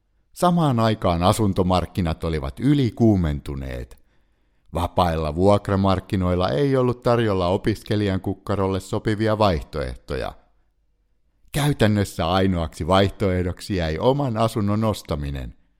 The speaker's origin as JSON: {"language": "Finnish", "town": "Kauniainen", "region": "Uusimaa", "country": "Finland", "tie": "born or raised there", "moved": "as an adult", "said": "Muutin pois kotoa Kauniaisista ja lähdin opiskelemaan Tampereelle teknilliseen korkeakouluun vuonna 1989."}